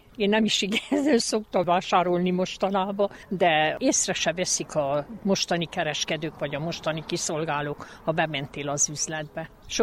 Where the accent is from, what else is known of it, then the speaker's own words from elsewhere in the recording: Csíkborzsova, Harghita, Romania; also born or lived in Miercurea Ciuc / Cluj-Napoca; Csíkborzsovában születtem, ott is nőttem fel addig, amíg iskolába nem mentem.